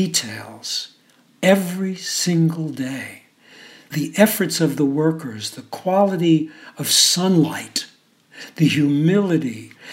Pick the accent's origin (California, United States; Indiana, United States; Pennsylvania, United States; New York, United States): New York, United States; But yet, I felt enough momentum as a New Yorker to do something, to contribute in some way.